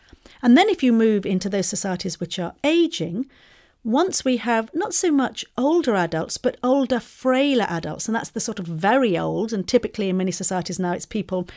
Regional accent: Malaysia; now in Singapore; one of the boys that I went to school with, who lives in my hometown back in Malaysia, he wanted to marry me. I didn't want to get married because I love my life in Singapore.

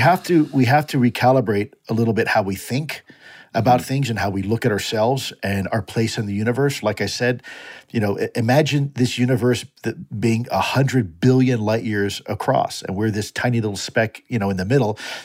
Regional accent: Cuba; despite looking like I'm from Iowa, I'm actually Cuban. So I speak Spanish I'm Hispanic.

